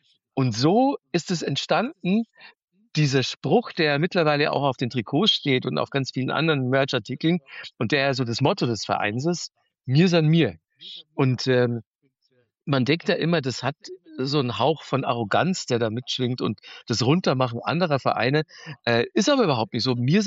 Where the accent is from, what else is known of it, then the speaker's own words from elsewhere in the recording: Manching, Bavaria, Germany; Genau, ich bin in Manching bei Ingolstadt aufgewachsen.